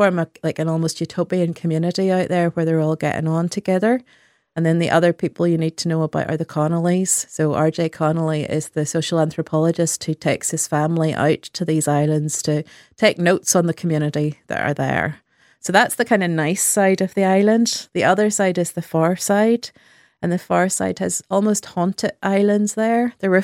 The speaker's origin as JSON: {"language": "English", "region": "Northern Ireland", "country": "United Kingdom", "tie": "born or raised there", "said": "where I grew up in County Antrim, there were a lot of bachelor farmers."}